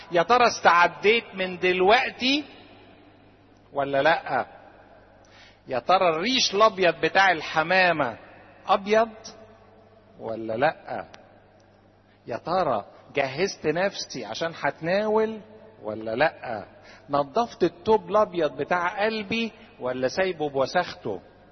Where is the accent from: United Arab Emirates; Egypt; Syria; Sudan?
Egypt; احنا كمصريين لازم نعرفهم، احنا كمصريين لازم نعرفهم